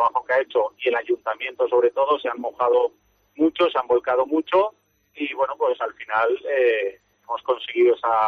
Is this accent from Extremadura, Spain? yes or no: no; Valencia, Valencian Community, Spain; encima yo no soy de Castellón, que soy de Valencia